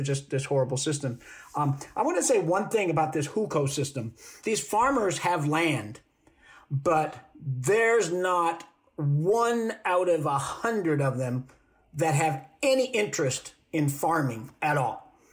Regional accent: United States; I mean, I'm from the United States, and we have one of the most unequal education systems in the whole world

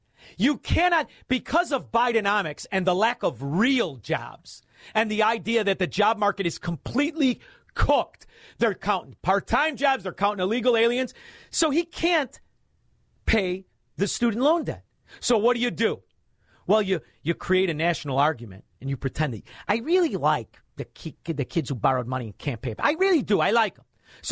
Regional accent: Melrose Park, Illinois, United States; I'm a meathead from Melrose Park.

